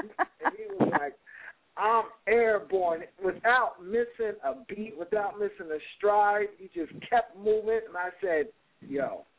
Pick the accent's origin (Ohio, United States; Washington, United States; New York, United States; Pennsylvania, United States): New York, United States; Amityville; Okay, I grew up in Amityville, Went to Copaic High School, graduated high school.